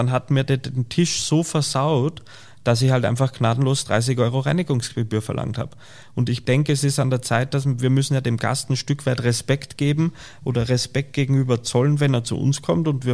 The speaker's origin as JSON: {"language": "German", "country": "Austria", "moved": "yes", "lives_now": "Munich, Germany", "said": "Ich hätte nie dran gedacht, dass ich irgendwann mal nach Deutschland gehe"}